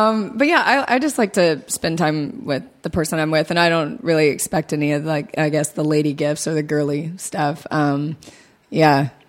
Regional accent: Ireland; I'm Irish.

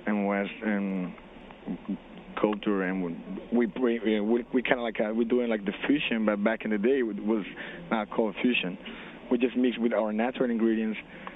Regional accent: Paraguay; English is a second language; now in United States; I'm from Paraguay. I'm born in Asunción, and I grew up in the border with Brazil too.

